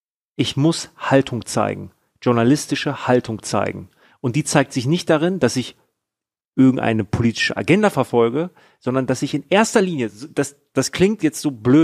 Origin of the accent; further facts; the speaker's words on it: Germany; Für mich, weil ich Außenstehender bin und als Deutsche sind wir alle außenstehend